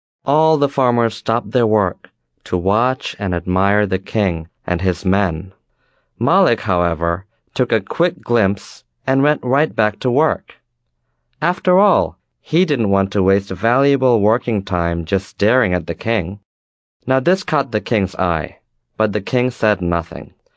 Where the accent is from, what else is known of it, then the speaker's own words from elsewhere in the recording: Bangladesh; now in Washington, United States; and I'm from Bangladesh. I've lived in Washington, D.C. for 4 years, and I love this city.